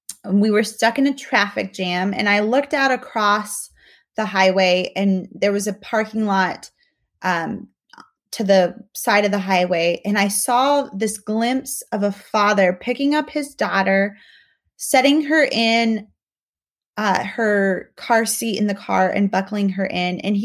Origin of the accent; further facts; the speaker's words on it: Mexico; I'm really thankful for not just my upbringing growing up in Mexico, but also living and working in other countries